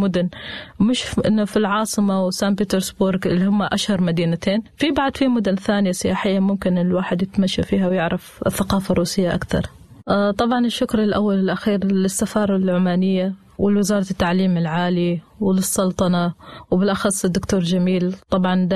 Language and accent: Arabic; Oman; أقول له أنا من عمان